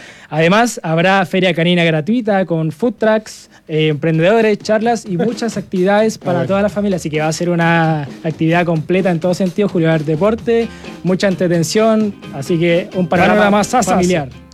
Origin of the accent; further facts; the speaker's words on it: Temuco, Araucanía, Chile; Yo vengo de Temuco, Temuco igual, muy bonito.